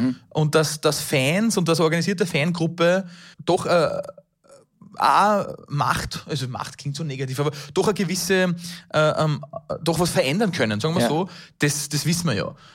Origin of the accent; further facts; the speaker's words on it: Upper Austria, Austria; Und wir sind Oberösterreicher